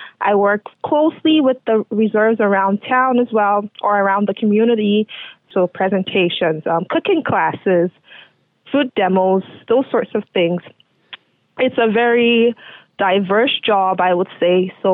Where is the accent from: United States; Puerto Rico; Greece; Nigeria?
Nigeria; now in Canada; I'm Nigerian originally, right?